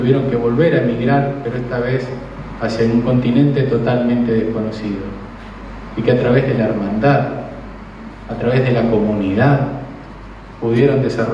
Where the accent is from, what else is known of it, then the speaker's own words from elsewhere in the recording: Aldea San Antonio, Entre Ríos, Argentina; orgullosamente contestemos que somos de Aldea San Antonio.